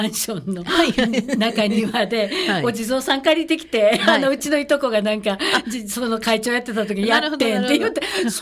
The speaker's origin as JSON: {"language": "Japanese", "town": "Nishinomiya", "region": "Hyogo", "country": "Japan", "tie": "born or raised there", "said": "西宮生まれ西宮育ちの割にはそんなん知らんのみたいに言われたりもするんですけど"}